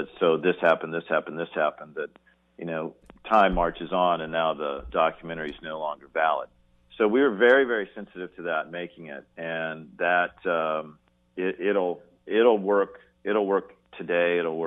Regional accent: Ashland, Oregon, United States; I grew up in Ashland.

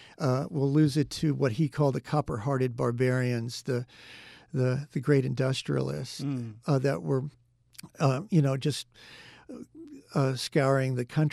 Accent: Kentucky, United States; now in New York City, United States; So it's, you know, I'm not from around here. I'm from Kentucky originally.

